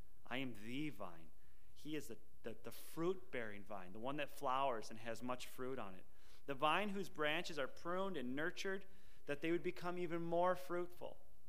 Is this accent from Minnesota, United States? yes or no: yes; Minneapolis, Minnesota, United States; because I'm from the Midwest, as most of you know, I'm from Minneapolis area